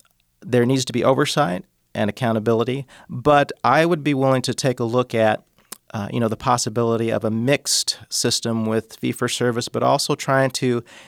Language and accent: English; Iowa, United States; some of the diverse crops that we've seen growing up in Iowa in terms of wine and beer, hops and grapes.